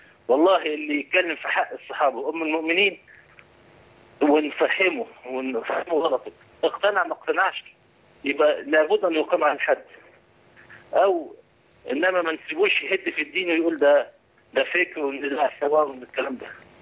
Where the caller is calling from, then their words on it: Saudi Arabia; أنا بطلب حضرتك من السعودية.